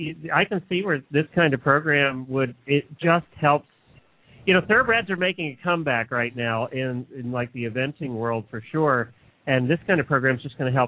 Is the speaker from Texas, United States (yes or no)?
no; Pennsylvania, United States; we grew up in Pennsylvania, and the track we had nearby was Penn National